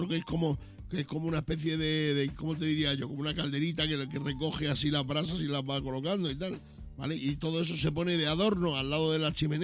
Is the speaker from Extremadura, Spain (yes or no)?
yes; Badajoz, Extremadura, Spain; En mi tierra, yo soy de Extremadura, soy de Badajoz